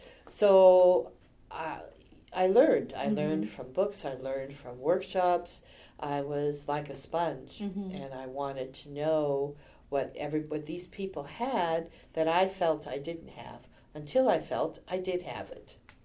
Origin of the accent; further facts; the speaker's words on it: Anaheim, California, United States; when I was a child, I grew up in Anaheim, and at that time, homes were built with big yards, so we had a great big yard.